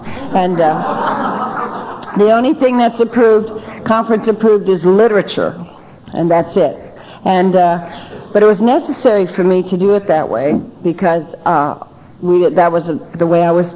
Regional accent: North Dakota, United States; born there; I'm one of seven children. I'm an Army brat. I was born and raised in the service, and I was born in North Dakota to top things off.

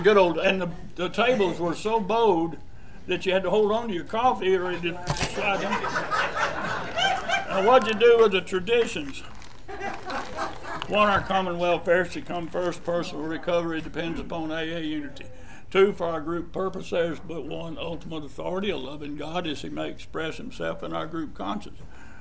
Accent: Alabama, United States; I'm an Alabama drunk and a Georgia alcoholic. And like I said, I'm from Alabama

